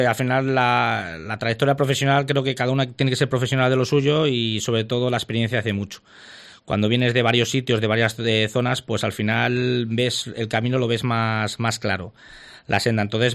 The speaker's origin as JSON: {"language": "Spanish", "town": "Valladolid", "region": "Castile and León", "country": "Spain", "tie": "born or raised there", "said": "Ahí yo saco pecho hablando de mi tierra, de Valladolid. Es una gozada cuando vuelvo en Navidad a ver a la familia, a ver a los amigos"}